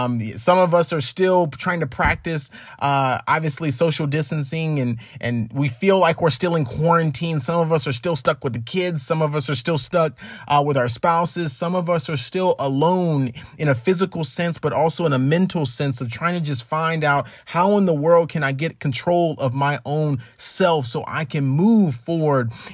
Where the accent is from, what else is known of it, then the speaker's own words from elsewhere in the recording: Birmingham, Alabama, United States; I'm from Birmingham, Alabama, kind of grew up with this history of racial injustice